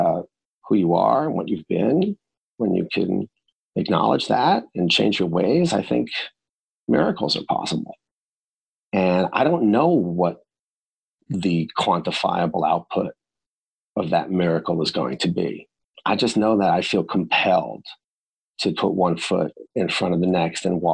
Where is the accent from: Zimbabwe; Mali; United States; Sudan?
United States; Dix Hills, New York; We grew up in the Solomon Schechter Day School of Nassau County and the Dix Hills Jewish Center out in Suffolk County, Long Island, which was not a place that I felt really at home.